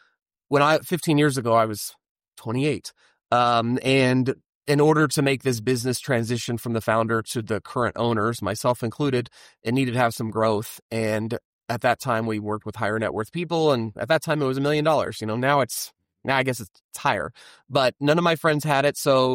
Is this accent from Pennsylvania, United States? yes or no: no; Topeka, Kansas, United States; I grew up in Topeka, Kansas, which great. I'm glad I'm not there. It's a great place to grow up.